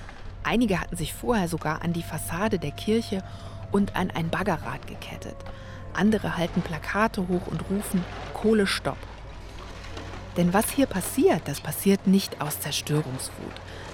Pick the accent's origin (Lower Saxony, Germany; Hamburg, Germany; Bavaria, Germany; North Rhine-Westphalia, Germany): North Rhine-Westphalia, Germany; Ich habe hier nie gewohnt, aber ich bin ganz in der Nähe aufgewachsen. Und ich bin sogar in dem kleinen Krankenhaus geboren, das es in Immerath mal gegeben hat.